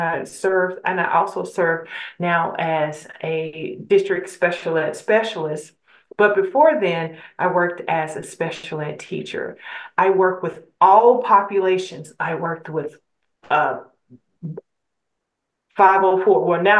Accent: Louisiana, United States; I was raised in Louisiana, and like Miss Angelica, a lot of my family, English was not their first language. It was French. It was Creole French.

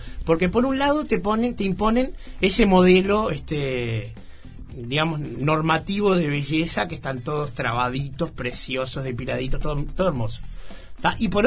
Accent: Montevideo, Uruguay; Yo nací en el Cerrito de la Victoria y me mudé muy chiquito a Malvin.

